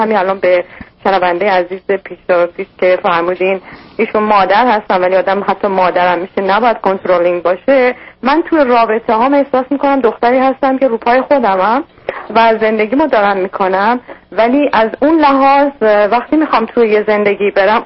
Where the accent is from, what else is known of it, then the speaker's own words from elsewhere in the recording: Iran; moved away; کسایی که همسن منن، مال اون جنریشنی هن که ماها از ایران آمدیم بیرون و اینجا هستیم